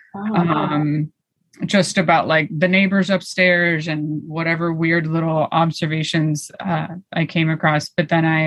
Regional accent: Miami, Florida, United States; I grew up in Miami and I was kind of like the chunky friend.

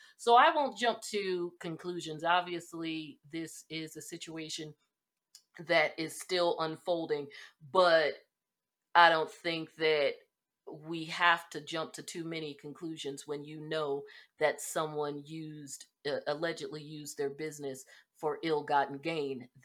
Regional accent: East Coast, United States; I'm from the East Coast, so I definitely saw at least the husband's career from the very beginning.

